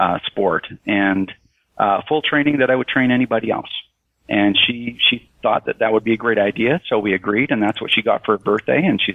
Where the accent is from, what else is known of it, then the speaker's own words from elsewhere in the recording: Canada; I'll make that brief, but I am a Canadian.